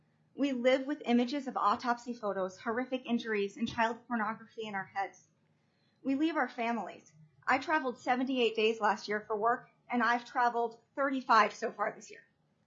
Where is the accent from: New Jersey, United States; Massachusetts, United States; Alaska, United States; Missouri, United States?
Alaska, United States; Juneau; I'm from Juneau.